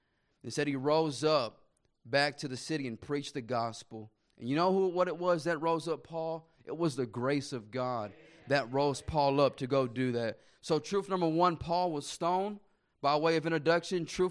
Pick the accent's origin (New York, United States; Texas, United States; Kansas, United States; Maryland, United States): Texas, United States; Temple; And I grew up in Temple, Texas, about 2 hours from here.